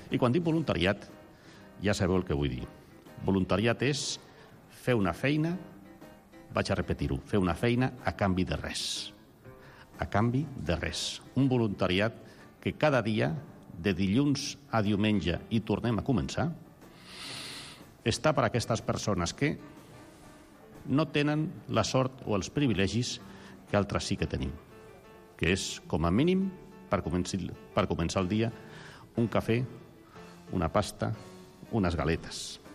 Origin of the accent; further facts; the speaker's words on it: Barcelona, Catalonia, Spain; accent: Zaragoza; also born or lived in Zaragoza; sent com soc de Barcelona, tot i que he viscut a Saragossa, poquet, però he viscut a Saragossa, d'aquí el meu accent